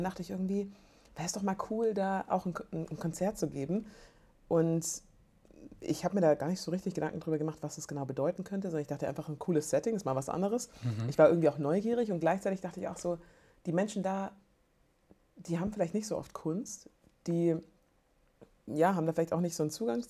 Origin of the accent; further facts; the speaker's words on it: Biberach an der Riß, Baden-Württemberg, Germany; Nee, ich komme aus Biberach an der Riß. Das ist südlich von Ulm.